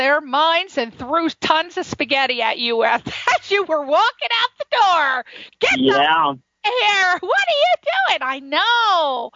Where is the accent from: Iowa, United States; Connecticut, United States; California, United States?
Connecticut, United States; Because I'm from Connecticut. Which is right next to New York. So I grew up on the East Coast